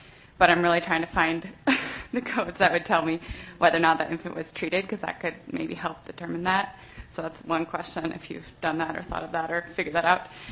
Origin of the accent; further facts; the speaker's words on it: Vermont, United States; from Vermont.